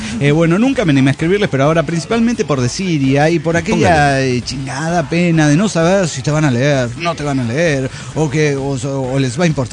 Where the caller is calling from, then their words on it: Querétaro, Mexico; de Querétaro, México.